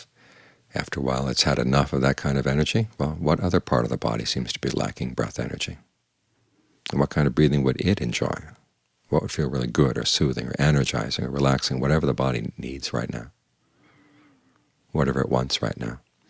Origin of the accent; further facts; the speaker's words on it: United States; Of course, being an American, I went back and I criticized him for saying to catch the breath.